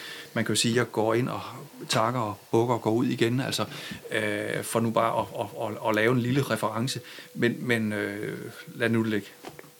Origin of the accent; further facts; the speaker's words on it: Thorning, Central Denmark Region, Denmark; jeg voksede op i Blikkers egen ved Torning